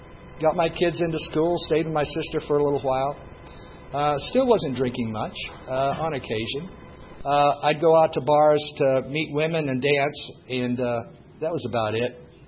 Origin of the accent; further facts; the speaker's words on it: Nashville, Tennessee, United States; I was born in Nashville City to a family of my mom and dad and an older sister. And went to school in Nashville City, graduated from Sweetwater High School in 1955